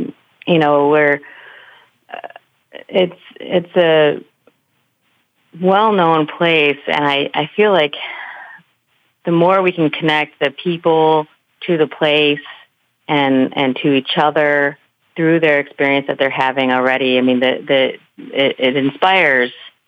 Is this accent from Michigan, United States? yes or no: yes; Michigan, United States; I'm a girl from Michigan that never saw whales until I came out here.